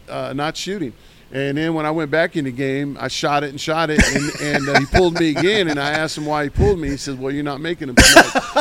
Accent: Oakland, California, United States; So, you know, look, I'm from Oakland, California.

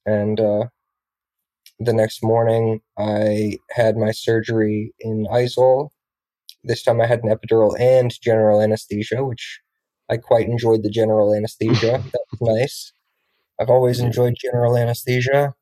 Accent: Alabama, United States; I'm from Alabama, most of my family lives in Alabama

